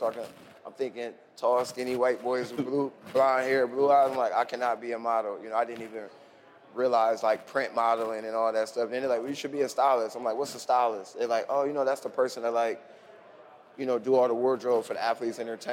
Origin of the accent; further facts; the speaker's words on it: Ohio, United States; I'm like, no, okay, I'm from Ohio.